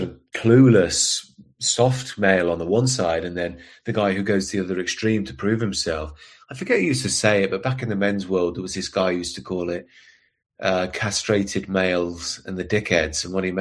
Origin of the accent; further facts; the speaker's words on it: Leicester, East Midlands, United Kingdom; And again, I grew up in Leicester